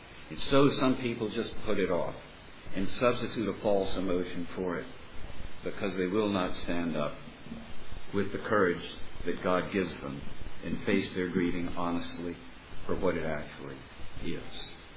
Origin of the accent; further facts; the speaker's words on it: Richmond, Virginia, United States; And I knew as a Southerner reared in Richmond that men are not supposed to express their emotion, and that if they do, they are to apologize.